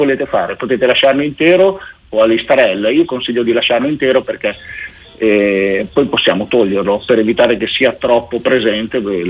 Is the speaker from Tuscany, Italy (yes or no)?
no; Emilia-Romagna, Italy; romagnoli ruspanti, le chiamiamo alcanoci.